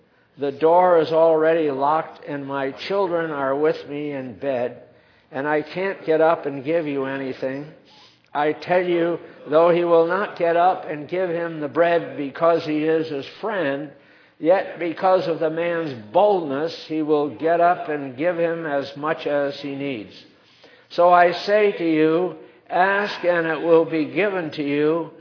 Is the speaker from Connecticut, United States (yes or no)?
yes; West Haven, Connecticut, United States; I can remember where I grew up in West Haven, Connecticut. There wasn't anything open on Sunday.